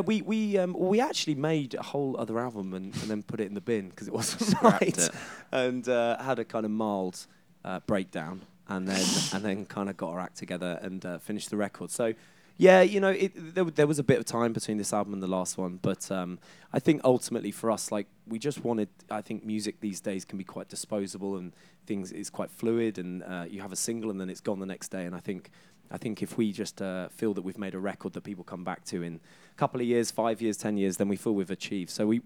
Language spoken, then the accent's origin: English; England, United Kingdom; Oh man, like I think as an English band growing up, you know, getting to kind of tour America is really up there as something to kind of achieve and do.